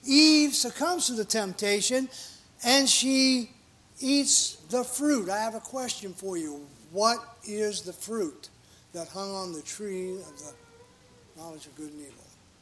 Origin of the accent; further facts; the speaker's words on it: West Virginia, United States; there was a sister there that somehow she was told that I was from West Virginia.